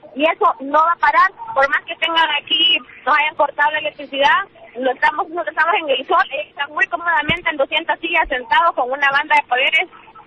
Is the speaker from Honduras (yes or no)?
yes; Honduras; Y nosotras como mujeres, nosotras como feministas, nosotras como hondureñas, al fin, sentimos de ustedes.